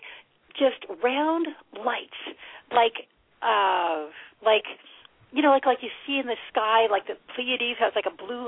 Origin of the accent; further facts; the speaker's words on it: Albuquerque, New Mexico, United States; also born or lived in Arkansas; so I was born in Arkansas, Cherokee land, from 1958 to 1960, and then from 1960 to 1966, we lived in Albuquerque, New Mexico. My parents moved there.